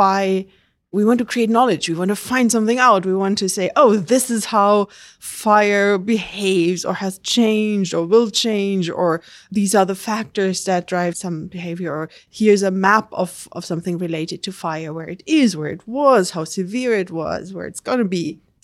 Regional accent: Germany; English is a second language; also born or lived in France; I'm German. I grew up in Germany.

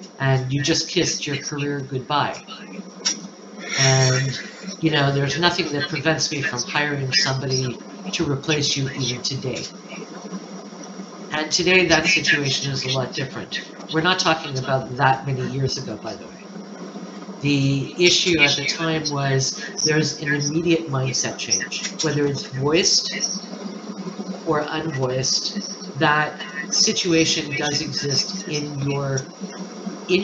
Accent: Canada; because I'm in Canada, and as a Canadian, our programs are different than what you guys have in the U.S.

